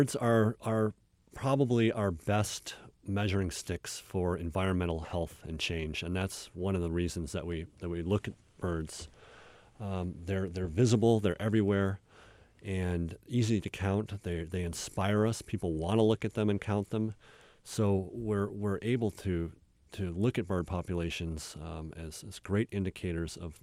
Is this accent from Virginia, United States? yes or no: no; Michigan, United States; Where I grew up in Michigan, there were southerly birds that were very rare when I was a kid.